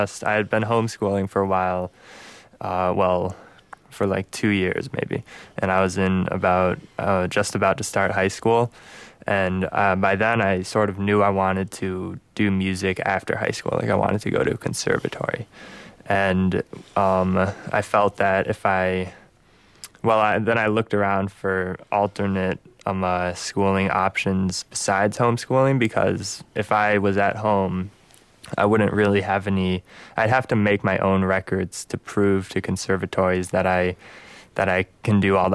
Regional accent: Madison, Wisconsin, United States; also born or lived in New Hampshire; I was born in New Hampshire, but I've lived in Madison for basically my whole life, so I say I'm from Madison.

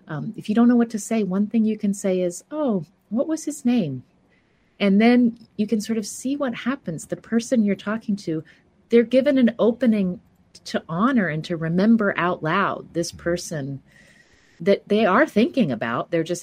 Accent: the South, United States; I'm from the Southern U.S. and we don't talk directly about tough things. I didn't grow up doing that in my family either.

